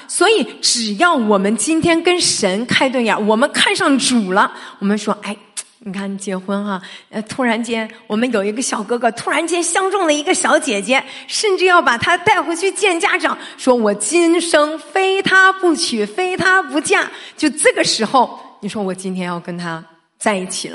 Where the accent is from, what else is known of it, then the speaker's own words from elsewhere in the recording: Shandong, China; 我是山东人，我特别喜欢聚